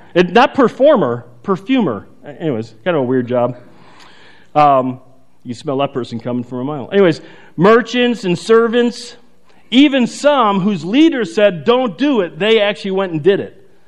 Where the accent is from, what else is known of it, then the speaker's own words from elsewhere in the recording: Chicago, Illinois, United States; listen, I was raised in Chicago, and snow, we just laugh at it.